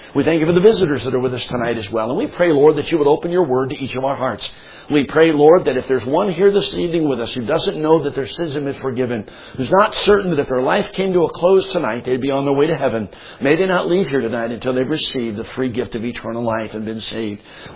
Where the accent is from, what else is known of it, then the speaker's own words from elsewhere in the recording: Philadelphia, Pennsylvania, United States; Where I grew up in Philadelphia in the United States on the East Coast, Mid-Atlantic region, it didn't get very cold until it got into October or November of the year.